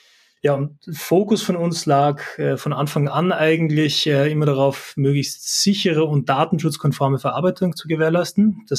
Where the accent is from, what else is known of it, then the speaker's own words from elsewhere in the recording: Austria; moved away as an adult; now in Germany; Man hört es vielleicht an meinem Akzent, ich bin Österreicher, bin mittlerweile doch seit knapp 7 Jahren eigentlich in Deutschland